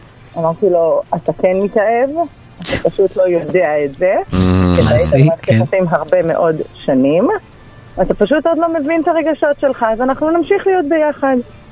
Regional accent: Kfar Saba, Central District, Israel; אנחנו מכפר סבא ועוד השרון

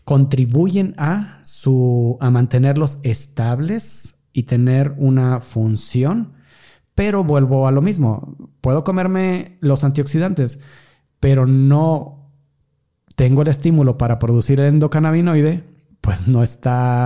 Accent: Mexico; Como sociedad mexicana, el que más usamos es el chile, ¿no?

